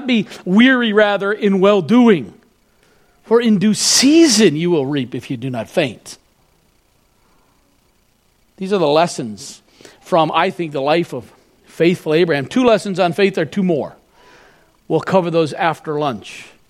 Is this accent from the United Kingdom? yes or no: no; New Brunswick, Canada; I grew up in New Brunswick, okay? It's a pretty white place.